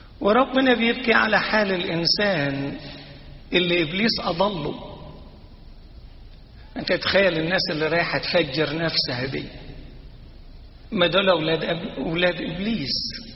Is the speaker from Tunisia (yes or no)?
no; Upper Egypt, Egypt; كان عندنا في الصعيد يقول لك إن حبك أكلك وإن كرهك قتلك